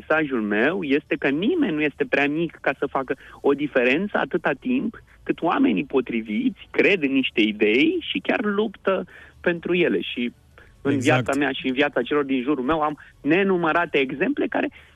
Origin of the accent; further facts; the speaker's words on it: Argeș, Romania; care există și la mine, în Argeș, de unde sunt eu, știi